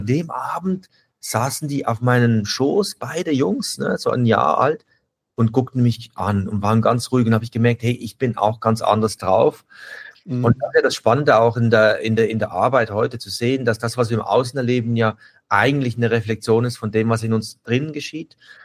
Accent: Bottmingen, Basel-Landschaft, Switzerland; ich bin in Bottmingen, einem kleinen Dorf aufgewachsen in der Schweiz

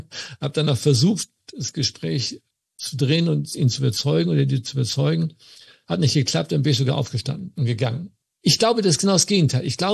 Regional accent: Germany; Und neben mir als Deutscher war dann noch ein Italiener, ein Belgier und ich glaube noch einer, 2 mehr.

